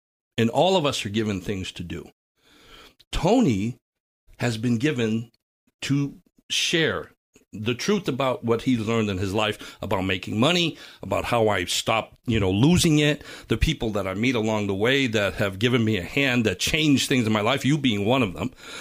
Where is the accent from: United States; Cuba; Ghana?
Cuba; Understand that, because I come from Cuba